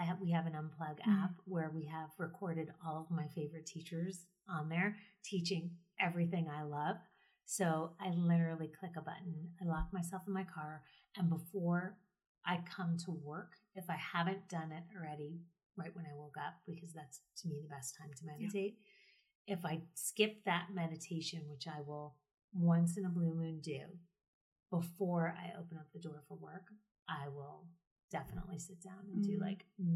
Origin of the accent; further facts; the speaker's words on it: New York, United States; I'm an impatient person. I'm from New York.